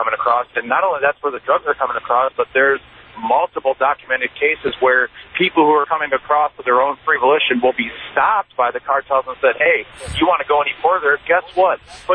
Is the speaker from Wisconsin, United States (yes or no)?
no; Detroit, Michigan, United States; I come from a pretty small town here in Michigan, and I grew up in the Detroit area, moved to that small town, and I graduated from a class of 150 people